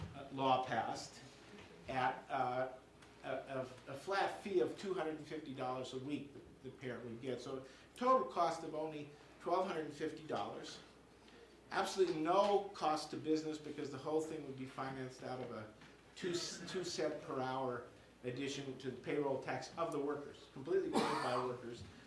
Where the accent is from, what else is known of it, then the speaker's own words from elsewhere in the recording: United States; You know, I found that my pride as an American was a bit taken aback by that.